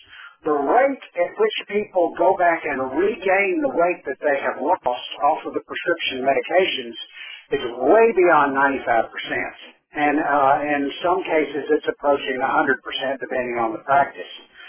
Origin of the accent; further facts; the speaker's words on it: Tennessee, United States; accent: southern; And I happen to know the statistic for Tennessee since I'm from Tennessee.